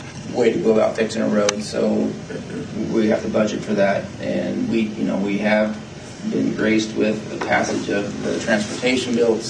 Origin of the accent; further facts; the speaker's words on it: Toledo, Ohio, United States; You know, I grew up in Toledo.